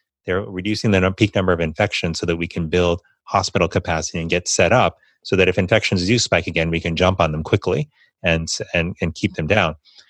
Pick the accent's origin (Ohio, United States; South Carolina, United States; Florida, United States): Florida, United States; Florida, my home state, Florida was one of them up until this morning, in fact.